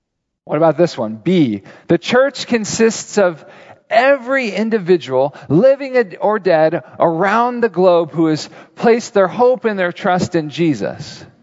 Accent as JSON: {"language": "English", "region": "California", "country": "United States", "said": "I am a husband. I'm a father. I'm a pastor from Northern California."}